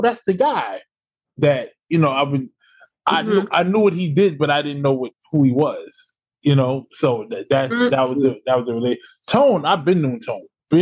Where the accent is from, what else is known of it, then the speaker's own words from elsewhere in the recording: Bronx, New York, United States; I grew up in the Bronx, so I lived on Clayton Avenue further up.